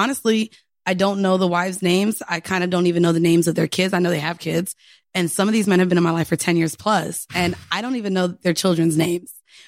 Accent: Orlando, Florida, United States; Yes. I'm Jamaican and white.

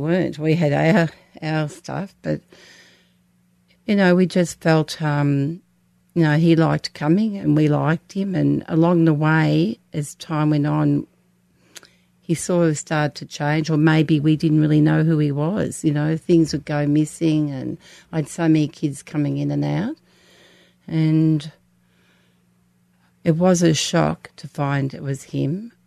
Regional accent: St Kilda, Victoria, Australia; she went and got the St. Kilda Town Hall, because we're all from St. Kilda

